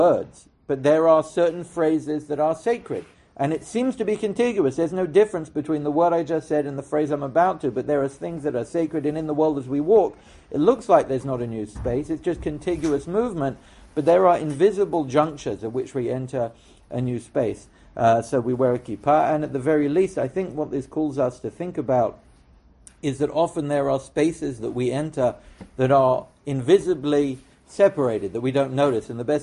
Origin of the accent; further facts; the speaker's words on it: United Kingdom; which obviously, being British, I'm never in the mood for a prank.